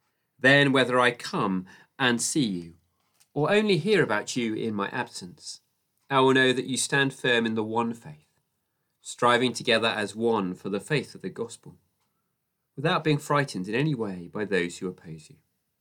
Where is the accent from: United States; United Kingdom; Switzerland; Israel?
United Kingdom; Personally, I am a British citizen and I have a British passport to prove it. So part of my identity is that I'm British.